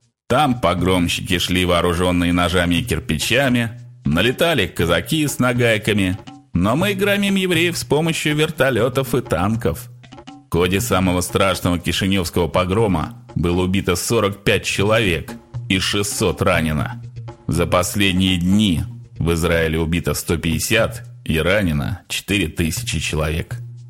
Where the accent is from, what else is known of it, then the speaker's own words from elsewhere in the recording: Akademgorodok, Novosibirsk Oblast, Russia; 1968 году я писал на стенах моего родного города Академгородка «Руки прочь от Чехословакии».